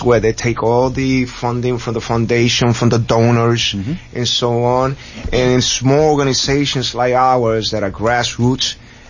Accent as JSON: {"language": "English", "town": "Brooklyn", "region": "New York", "country": "United States", "said": "I'm from Brooklyn. I've known Al Sharpton. I grew up seeing Al Sharpton."}